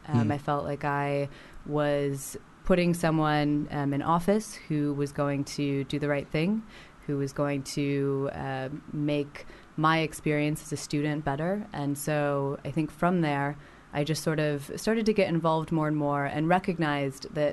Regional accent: Las Vegas, Nevada, United States; I'm from Las Vegas, by the way.

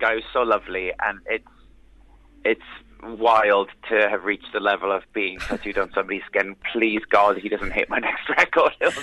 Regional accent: Wales, United Kingdom; And growing up in the South Wales valleys, there's a lot of, you know, there's a lot of praise

